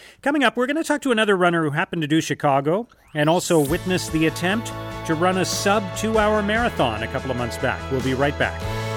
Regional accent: Canada; it's one of those few times where you get to feel, as a Canadian, like you're tough.

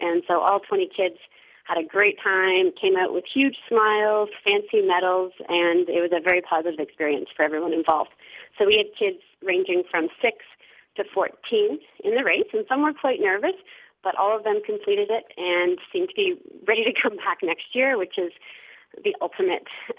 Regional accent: North Bay, Ontario, Canada; Well, I grew up running in North Bay, actually

